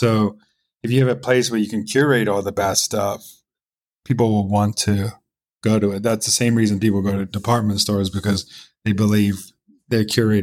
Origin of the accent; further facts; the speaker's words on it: San Diego, California, United States; I grew up in San Diego, and I don't remember a restaurant opening after 9.